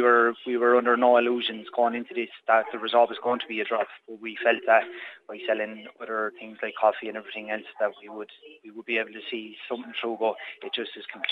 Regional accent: Portlaoise, Leinster, Ireland; And we're from Port Leash, me and my wife, and we just wanted to give back to the community as well.

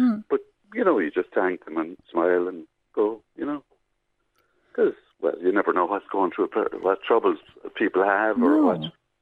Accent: Portlaoise, County Laois, Ireland; And I always start in Portlaoise, my hometown.

